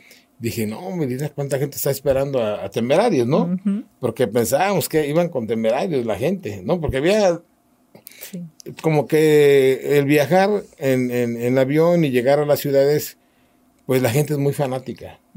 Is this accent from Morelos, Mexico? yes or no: yes; Morelos, Mexico; Que insistió sobre todo ser morelense y que, bendice Dios, llegamos a poner el nombre de Morelos en alto, porque afortunadamente todo lo que es la República Mexicana dimos a conocer nuestra música